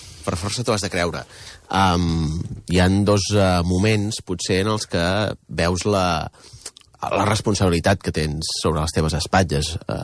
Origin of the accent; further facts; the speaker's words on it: Pineda de Mar, Catalonia, Spain; a Pineda, d'on sóc jo